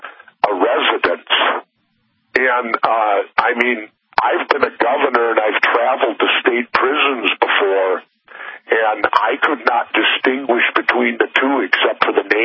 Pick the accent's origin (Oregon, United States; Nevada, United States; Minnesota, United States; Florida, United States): Minnesota, United States; Minneapolis; The way it worked when I grew up in South Minneapolis is if you're paying out the money, that makes you the boss.